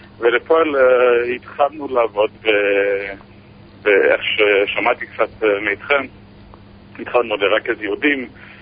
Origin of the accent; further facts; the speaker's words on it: Canada; now in Congo; אני בקנדה.